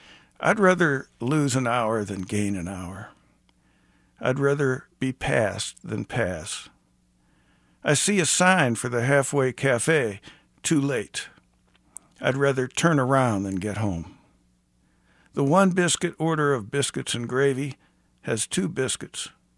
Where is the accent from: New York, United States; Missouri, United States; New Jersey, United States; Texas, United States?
Missouri, United States; St. Louis; I grew up in St. Louis, and I always thought that the Catholic faith in St. Louis is deeply ingrained in the culture there, in a way that it isn't in a lot of other cities.